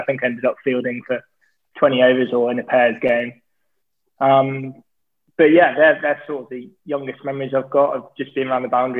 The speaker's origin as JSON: {"language": "English", "town": "Shrewsbury", "region": "West Midlands", "country": "United Kingdom", "tie": "born or raised there", "said": "I was born and bred in Shrewsbury, obviously a couple hours north of Worcester"}